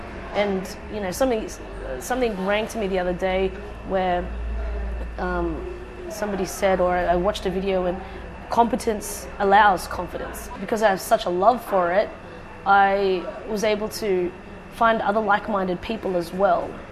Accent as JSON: {"language": "English", "town": "Wollongong", "region": "New South Wales", "country": "Australia", "tie": "born or raised there", "said": "I come from Wollongong, born and raised."}